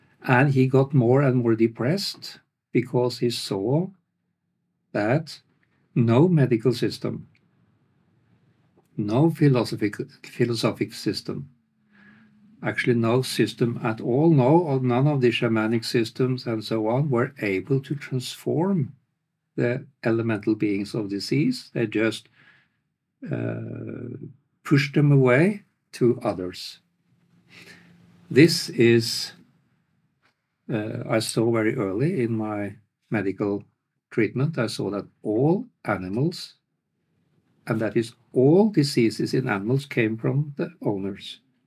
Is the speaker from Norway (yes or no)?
yes; Norway; I'm a veterinarian from Norway